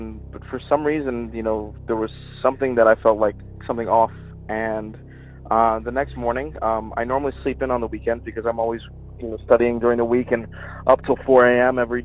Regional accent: New Jersey, United States; I'm from New Jersey.

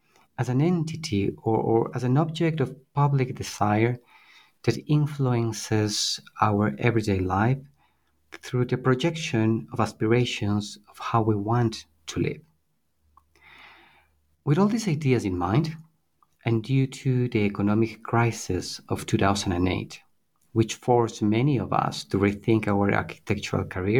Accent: Quito, Pichincha, Ecuador; I was born and raised in Quito. It is where I did my degree in architecture at Universidad San Francisco de Quito, where I now teach history and theory of architecture as an assistant professor.

